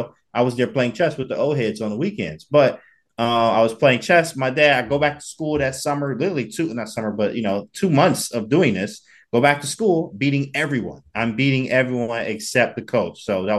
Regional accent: Detroit, Michigan, United States; So for me, I grew up in Detroit, Michigan.

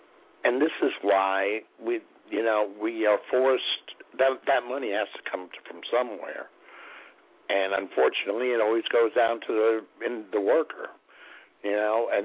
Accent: New England, United States; I grew up in New England. We walked around, you know, I walked around Walden's Pond.

